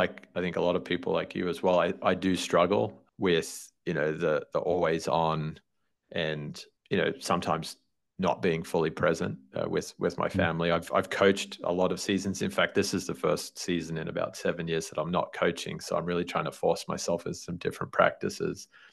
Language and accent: English; Queensland, Australia; whether it's Queensland, my hometown, or Southern California